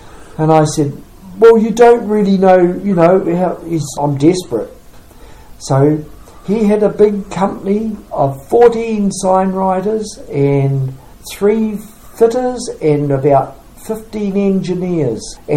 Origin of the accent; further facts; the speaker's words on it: Hastings, Hawke's Bay, New Zealand; I said, oh, well, I'm from Hastings, actually.